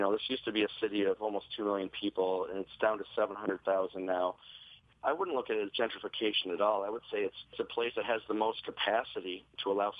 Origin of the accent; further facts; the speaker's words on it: Plymouth, Michigan, United States; I grew up in Plymouth, and I spent a lot of time out in Ann Arbor.